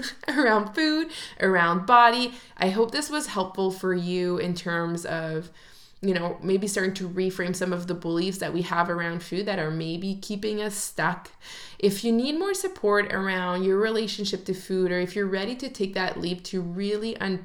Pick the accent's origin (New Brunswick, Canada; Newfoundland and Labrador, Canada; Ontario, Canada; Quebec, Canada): Ontario, Canada; Ottawa; And we live here, I'm from Ottawa in North America.